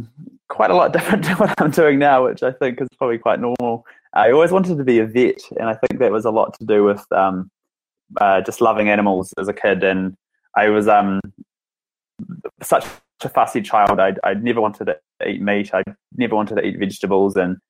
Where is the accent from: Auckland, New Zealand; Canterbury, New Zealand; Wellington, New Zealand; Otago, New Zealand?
Otago, New Zealand; Dunedin; Born and raised in Dunedin. I've lived here for 26 years, actually. Lived in most suburbs around Dunedin, more houses than years I'm alive